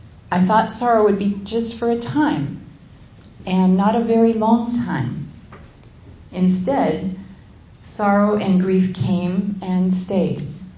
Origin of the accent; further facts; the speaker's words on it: Burien, Washington, United States; now in Tacoma, United States; I grew up near Burien, Washington. I met Jack at MIT, and at the end of my junior year, we got married in Boston.